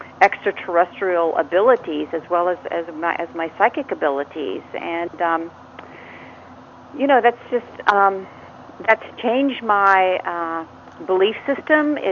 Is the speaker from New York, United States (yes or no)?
no; Ohio, United States; I'm from Ohio, so I know Kentucky well.